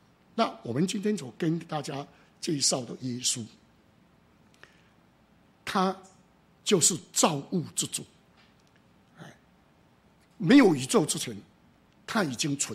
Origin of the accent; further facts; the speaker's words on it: Taiwan; 我们台湾人，拜神几乎都是为了求财。